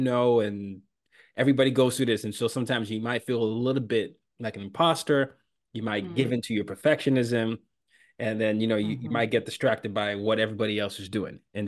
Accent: Nigeria; moved away; I'm an immigrant, I'm from Nigeria

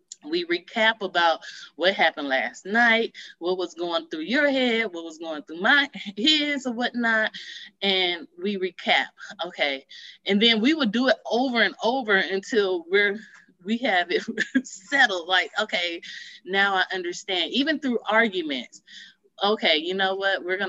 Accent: Los Angeles, California, United States; And me, I go, hey, I'm native from Crenshaw High.

